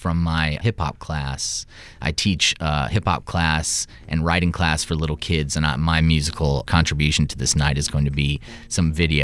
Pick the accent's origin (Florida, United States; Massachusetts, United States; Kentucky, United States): Florida, United States; I grew up near Sanibel Island, Florida, where I collected seashells